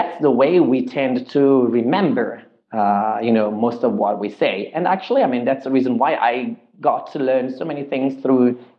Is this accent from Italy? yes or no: yes; Italy; also born or lived in Ireland; I have taken advantage of the fact that I was brought up bilingual, given that I grew up with my feet, let's say, across Italy and Ireland